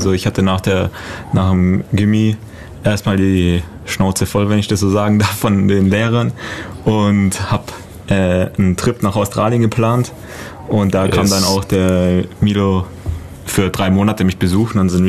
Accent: Ulm, Baden-Württemberg, Germany; born there; hallo, ich bin 27 Jahre alt, gebürtiger Ulmer

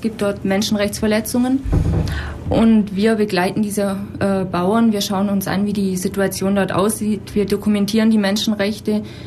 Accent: Wangen im Allgäu, Baden-Württemberg, Germany; Ich komme aus Wangen im Allgäu.

